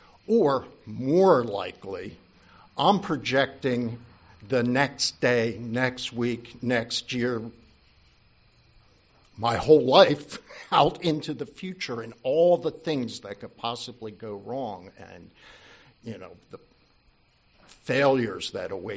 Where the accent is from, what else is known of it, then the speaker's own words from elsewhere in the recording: Ocean City, New Jersey, United States; also born or lived in Philadelphia / Cheltenham; we moved from Philadelphia, where I was born, Frankfurt Hospital. We grew up in just over the border in Cheltenham, so I was a city kid for a while, but then we moved down to Ocean City, New Jersey, where I graduated high school ultimately, and became a beach rat.